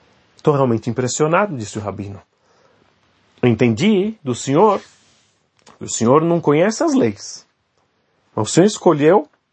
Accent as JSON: {"language": "Portuguese", "country": "Russia", "second_language": "Portuguese", "said": "Mas eu vim da Rússia e durante muitos anos nós não podíamos sequer mencionar as palavras Arbata Minim, quatro espécies."}